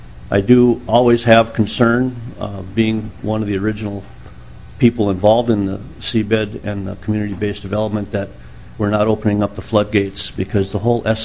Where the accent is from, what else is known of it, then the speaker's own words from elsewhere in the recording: Woodstock, Minnesota, United States; I'm from Woodstock, Minnesota.